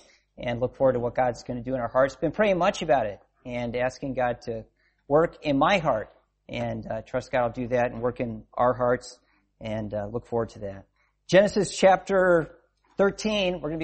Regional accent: Scotland, United Kingdom; We're from Scotland. So I'm a Baptist minister on the south side of Edinburgh.

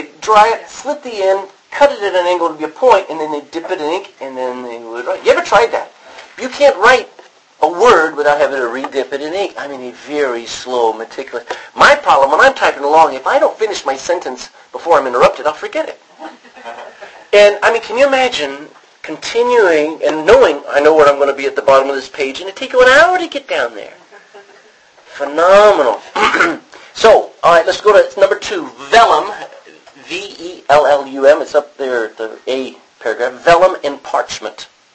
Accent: Texas, United States; I'm from Texas, and sometimes my slang comes out.

